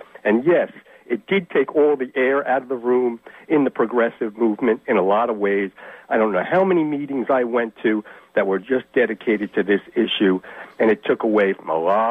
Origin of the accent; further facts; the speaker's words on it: East Coast, United States; I came from the East Coast.